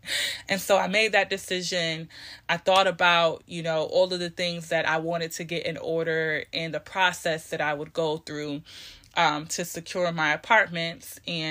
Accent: Rochester, New York, United States; thinking about my childhood experiences growing up in Rochester

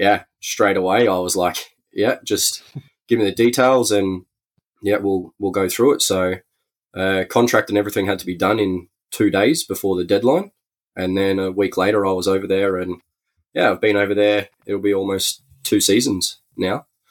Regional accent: Stanthorpe, Queensland, Australia; Yeah. I was born and raised in Stanthorpe, a country town in Queensland, and started playing football with my four brothers.

